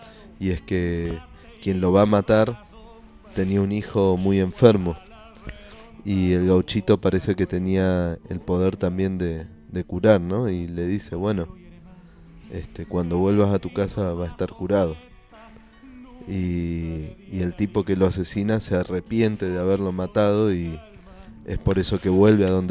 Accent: Argentina; somos responsables los argentinos también

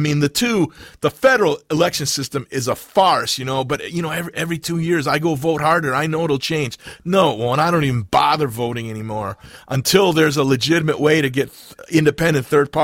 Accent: Midwest, United States; You know, I'm from the Midwest, working class roots. My whole family, who's still alive, lives there.

